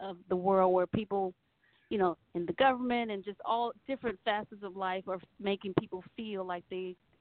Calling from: Annandale, Virginia, United States; I am calling from Annandale, Virginia.

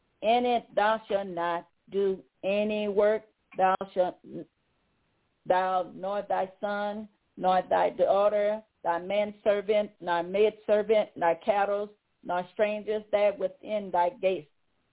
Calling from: Tennessee, United States; I'm calling from Tennessee.

